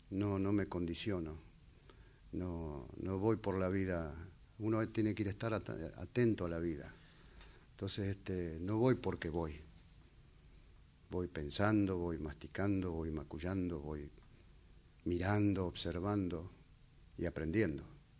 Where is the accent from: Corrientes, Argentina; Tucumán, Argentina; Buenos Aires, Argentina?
Buenos Aires, Argentina; born there; yo nací en Capital Federal, en el pueblo de San José de Flores, pero los fines de semana era el campo.